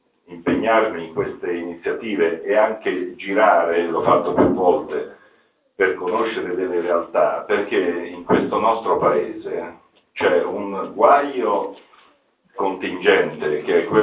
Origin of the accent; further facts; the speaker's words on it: Umbria, Italy; io sono umbro, per cui sono confinante